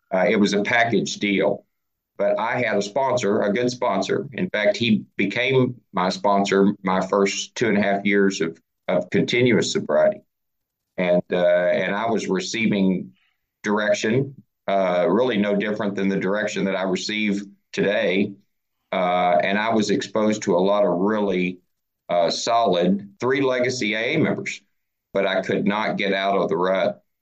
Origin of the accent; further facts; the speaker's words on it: Dallas, Texas, United States; Hey everybody … I'm an alcoholic, and I'm from Dallas, Texas.